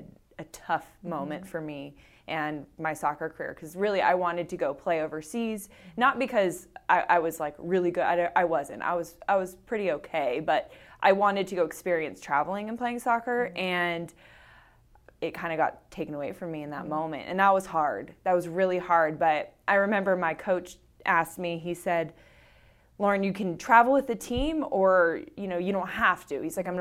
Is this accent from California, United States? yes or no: yes; California, United States; now in Folsom, United States; I grew up in Orange County.